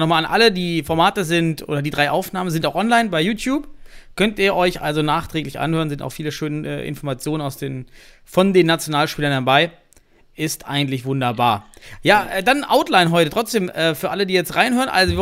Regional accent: East Germany, Germany; ich fühle mich diskriminiert als Ostdeutscher.

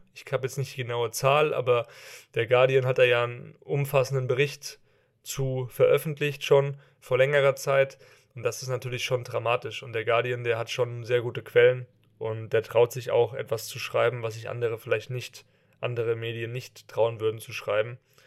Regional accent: Hesse, Germany; Also ich bin ja aus der Nähe von Frankfurt

